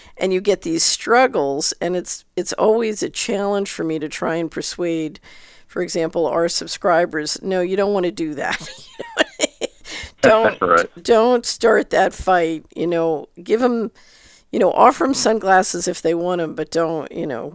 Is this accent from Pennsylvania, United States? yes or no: yes; Philadelphia, Pennsylvania, United States; Philly, which is where I grew up. I grew up in West Philly.